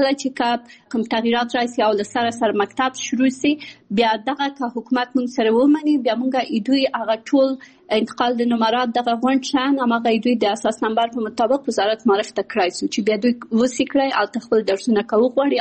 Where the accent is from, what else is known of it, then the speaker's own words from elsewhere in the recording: Kabul, Afghanistan; born there; also born or lived in Pakistan; زه په کابل کې زیږیدلې یم او خپل ابتدایي تعلیمات مې په پاکستان کې کړی او بیا ثانوي او بیرته پوهنتون مې په کابل کې ویلی ده.